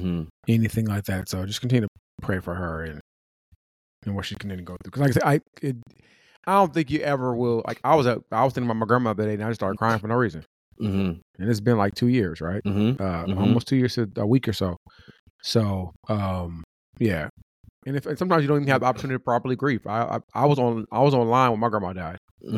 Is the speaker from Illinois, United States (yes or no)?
no; California, United States; We're not the because we're from California, so you had to either drive all the way across country or get on a plane.